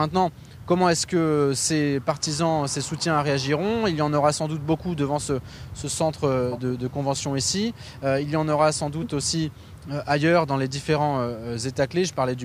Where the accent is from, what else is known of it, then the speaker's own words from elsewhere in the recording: France; et qu'on leur dit qu'on est français